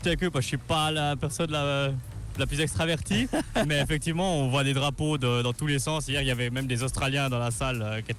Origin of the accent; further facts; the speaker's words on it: Fribourg, Switzerland; Alors moi, je viens de Villeneuve-Fribourg. Donc c'est juste à côté de Lucent et tout près de Payerne.